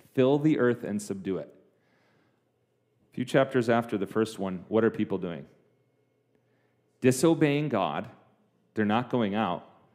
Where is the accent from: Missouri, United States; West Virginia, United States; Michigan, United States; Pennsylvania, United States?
Michigan, United States; Okay, I grew up in West Michigan. It was not a thing where I grew up.